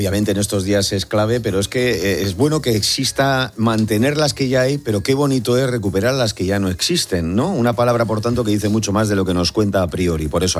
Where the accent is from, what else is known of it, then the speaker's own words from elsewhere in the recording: Bilbao, Basque Country, Spain; yo siempre digo, yo como bilbaíno que soy